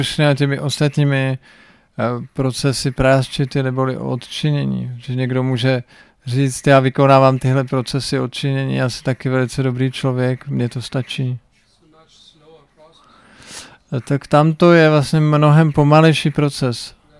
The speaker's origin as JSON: {"language": "Czech", "country": "Germany", "said": "Já jsem původně z Německa."}